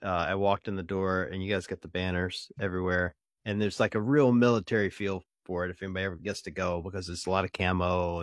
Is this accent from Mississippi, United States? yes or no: yes; Mississippi, United States; I was raised in the Deep South. I'm from Mississippi